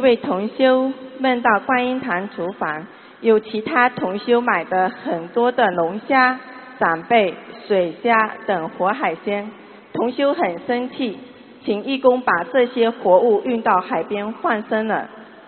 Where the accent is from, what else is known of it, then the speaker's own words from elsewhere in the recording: New York, United States; 美国的。